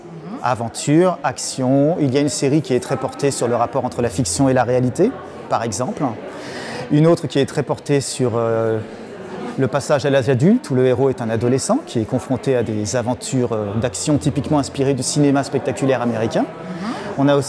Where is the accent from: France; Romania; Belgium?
France; Île-de-France; now in Château-Thierry, France; À l'origine, je viens des Yvelines où je suis né, mais depuis quelques années, j'ai emménagé pas loin de Château-Thierry.